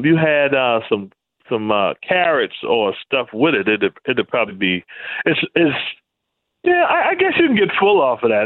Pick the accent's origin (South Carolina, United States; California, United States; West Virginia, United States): South Carolina, United States; I'm from South Carolina. We need another starch and a meat.